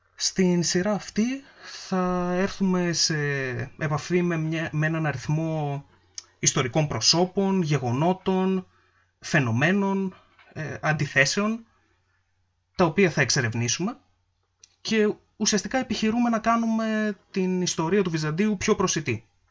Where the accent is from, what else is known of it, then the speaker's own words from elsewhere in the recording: Serres, Central Macedonia, Greece; Ναι, κατάγομαι από Σέρες και μετά τη λήξη των σπουδών μου επέστρεψα εδώ